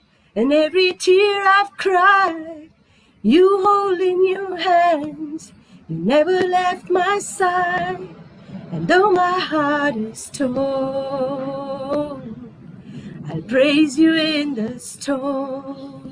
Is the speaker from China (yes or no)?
no; Vasai, Maharashtra, India; Nobody knows him back in Vasai. If it had to be my hometown, the Pawala, the Dudwala, the Kiranawala, they all know him